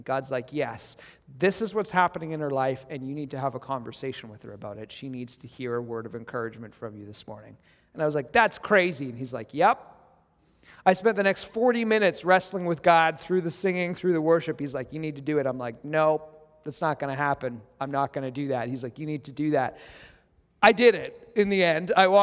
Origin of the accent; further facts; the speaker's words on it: Edmonton, Alberta, Canada; I grew up in Edmonton, and I went to Beulah Alliance Church